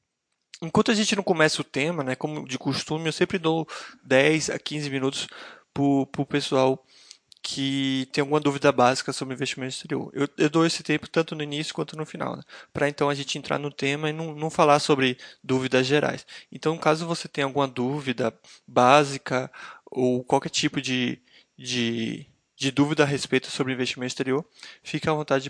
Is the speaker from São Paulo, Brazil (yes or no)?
no; Salvador, Bahia, Brazil; Sim, sou baiano. Baiano e soteropolitano. Dá para notar, talvez, pelo meu sotaque.